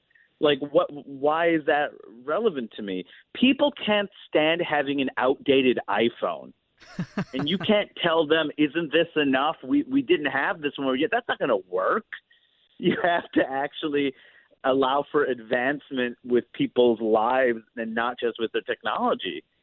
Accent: New York, United States; growing up in New York, really diverse place

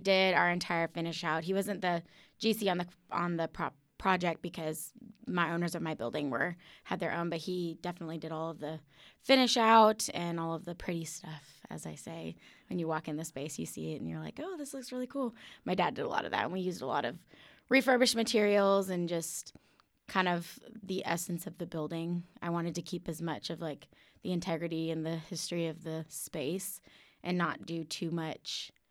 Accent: Katy, Texas, United States; now in Waco, United States; I grew up in Katy, but it's weird. I meet people and everybody thinks I'm from Waco.

